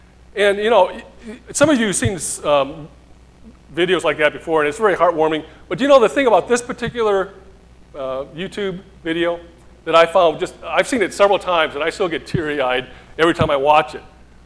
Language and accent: English; Michigan, United States; some of you know that I grew up near Detroit, Michigan.